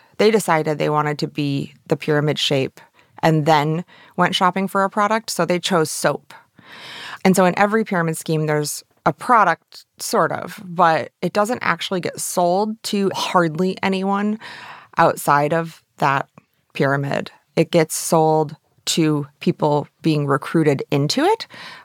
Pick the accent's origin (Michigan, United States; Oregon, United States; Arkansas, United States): Michigan, United States; Flint; I grew up outside of Flint, Michigan, like in a very rural area